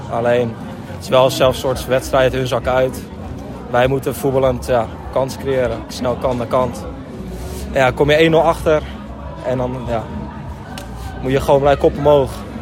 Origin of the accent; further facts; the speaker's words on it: Lisse, South Holland, Netherlands; Ja, ik kom ook uit Lisse.